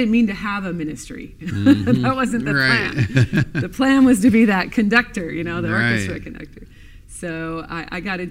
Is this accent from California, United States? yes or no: no; Portland, Oregon, United States; And I'm from Portland, Oregon.